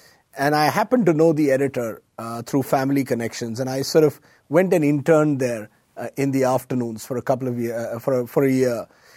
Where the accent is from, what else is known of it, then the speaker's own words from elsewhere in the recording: Mumbai, Maharashtra, India; also born or lived in Ahmedabad; I was born in Ahmedabad, which is in the state of Gujarat, the state from where our prime minister comes from now. But I lived most of my early years in Mumbai, or Bombay, as it was known there